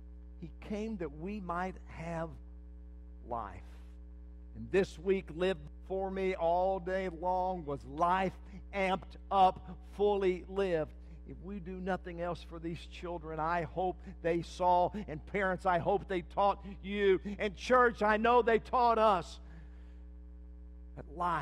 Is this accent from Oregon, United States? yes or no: no; Burnet, Texas, United States; Friday night, we went to Burnet, my hometown where I grew up, and class reunion, high school class of 81.